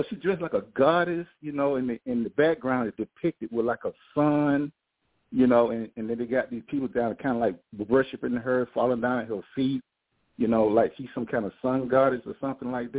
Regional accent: Alabama, United States; But my other question is, I'm from Alabama.

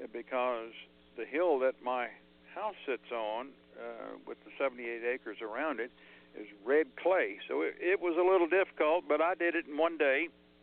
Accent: Texas, United States; I grew up in East Texas. My family was very poor.

